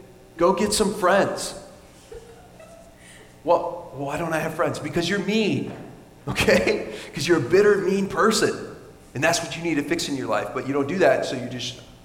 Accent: the South, United States; I'm from the South, and my family is from the South, and they fry everything, you know, in the whole world

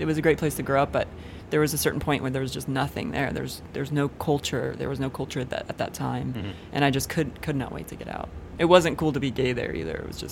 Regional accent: Palm Bay, Florida, United States; Palm Bay, Florida.

